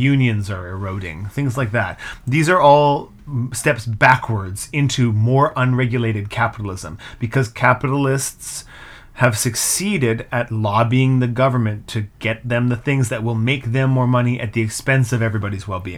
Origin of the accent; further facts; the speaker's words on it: Western Canada, Canada; We all come from the West. All four of us are Canadian Westerners.